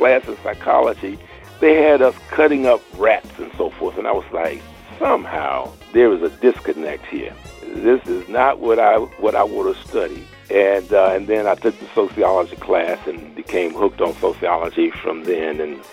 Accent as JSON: {"language": "English", "region": "Mississippi", "country": "United States", "tie": "born or raised there", "moved": "yes", "said": "Well, I was born in Jim Crow, Mississippi. I remember that. I was just a boy. I was 6 years old when Emmett Till was lynched. He was lynched only about 20 miles from where we lived. I lived with my grandparents."}